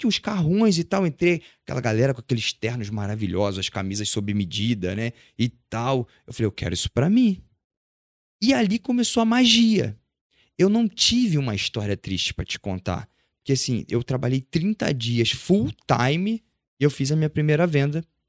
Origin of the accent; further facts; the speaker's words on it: São Gonçalo, Rio de Janeiro, Brazil; Eu sou de São Gonçalo, eu nasci numa comunidade do Rio de Janeiro, com pais abençoadíssimos que me deram valores lindos.